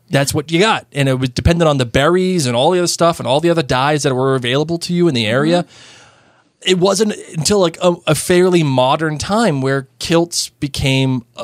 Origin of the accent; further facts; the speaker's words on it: Massachusetts, United States; No. I'm from Massachusetts.